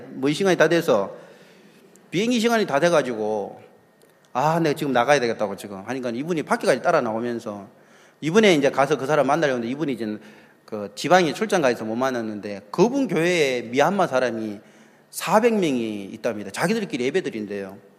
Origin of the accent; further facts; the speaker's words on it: South Korea; 나 한국에서 온 사람인데